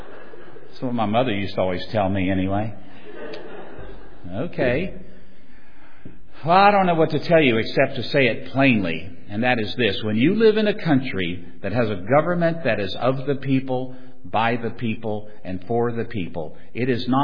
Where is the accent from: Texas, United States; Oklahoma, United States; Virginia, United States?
Virginia, United States; I come from Virginia. We have the best state flag in the entire Union.